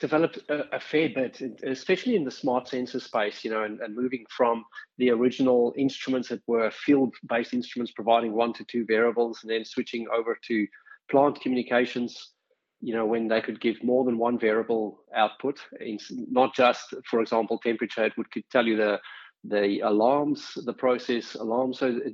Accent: Northern Cape, South Africa; It all began back in South Africa, born and raised in the Karoo in the Northern Cape, and you know, moved to the northeast coast of the country where I started my apprenticeship in industrial automation.

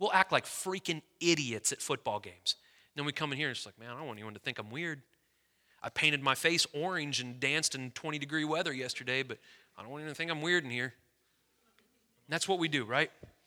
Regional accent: St. Louis, Missouri, United States; I'm from St. Louis, big Cardinals fan.

